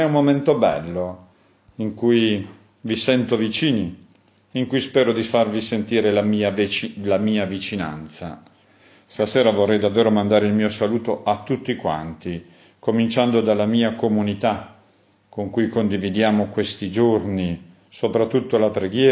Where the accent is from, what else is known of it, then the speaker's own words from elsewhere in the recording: Piedmont, Italy; in un piemontese che non è quello casalese, ma è il piemontese del mio paese